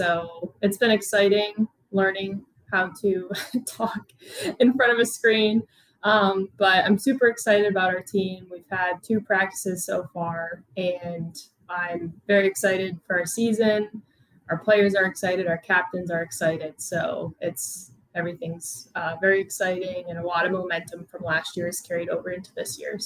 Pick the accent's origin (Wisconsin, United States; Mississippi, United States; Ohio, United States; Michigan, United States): Michigan, United States; Yeah, I think growing up in Michigan, I played for Little Caesars